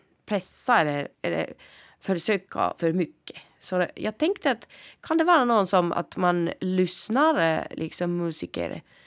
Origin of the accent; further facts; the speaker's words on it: Central Finland, Finland; born there; Swedish is a second language; Jag är född i Mellersta Finland.